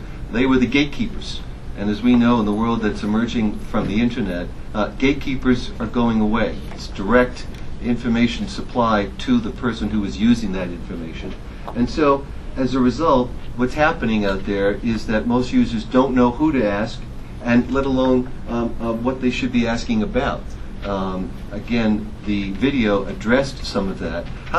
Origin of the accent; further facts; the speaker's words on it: Boston, Massachusetts, United States; I'm from Boston. It's hard to tell, but I am.